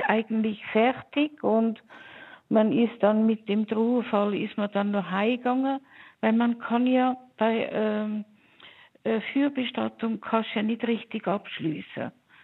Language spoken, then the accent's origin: German; Germany; now in Switzerland; Ich bin ja ursprünglich Deutsche. Und dann als ganz junges Mädchen